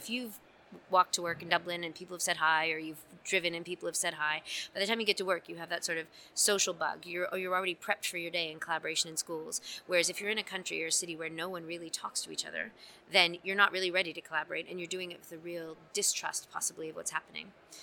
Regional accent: Canada; So my experience as a Canadian working in the US and then working in England

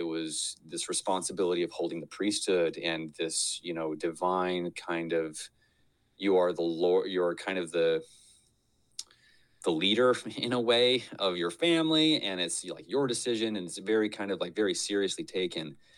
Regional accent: Pinesdale, Montana, United States; the very vast majority of the men that I interacted with when I was growing up in Pinesdale were men who couldn't get enough of their wives

